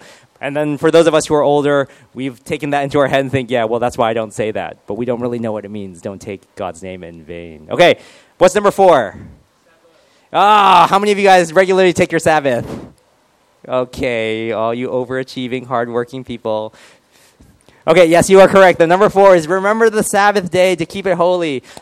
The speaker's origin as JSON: {"language": "English", "country": "United Kingdom", "accent": "British", "said": "Isaac is not impressed with my British accent, I can see."}